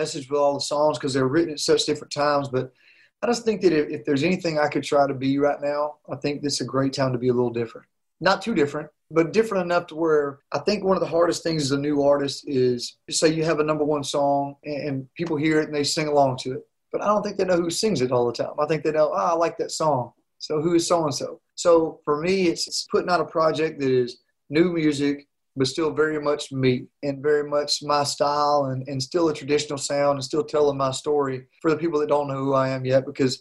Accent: Alabama, United States; You know, I mean, where I grew up in Northeast Alabama, things move a little slower, you know

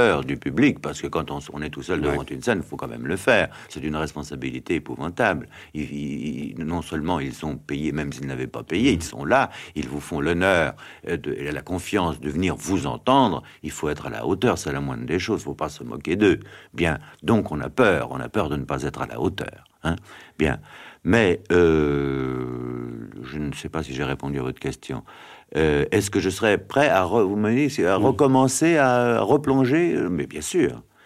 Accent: France; Oui, bien sûr, je suis français.

